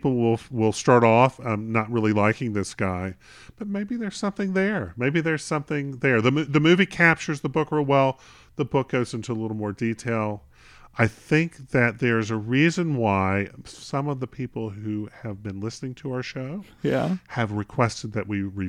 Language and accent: English; Virginia, United States; And I grew up in the Tidewater area.